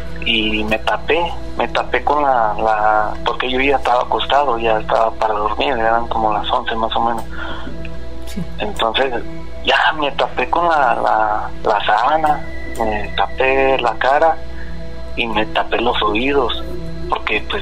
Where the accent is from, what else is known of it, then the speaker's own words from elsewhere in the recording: Zacatecas, Mexico; tengo 35 años. Y soy de Zacatecas, de aquí del centro.